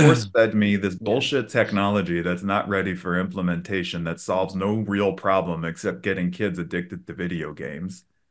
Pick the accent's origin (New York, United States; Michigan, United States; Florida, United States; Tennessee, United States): New York, United States; New York City; when I grew up in New York City with the punk scene